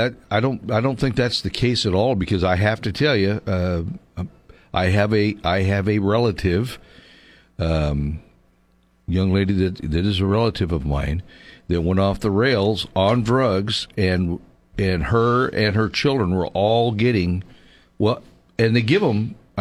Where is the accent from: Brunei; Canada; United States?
United States; Los Angeles, California; Of course, I grew up in the Southern California, in the Los Angeles area. And I do know my way around down there